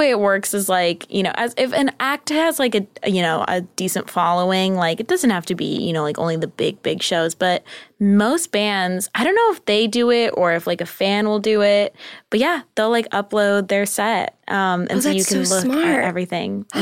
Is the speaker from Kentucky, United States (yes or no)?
no; California, United States; I think they have them in Orange County where I'm from